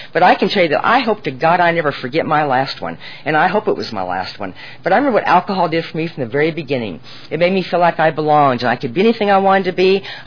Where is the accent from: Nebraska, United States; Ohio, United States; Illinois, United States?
Nebraska, United States; And, you know, when I was growing up in Nebraska, there just wasn't a lot of drugs on the street.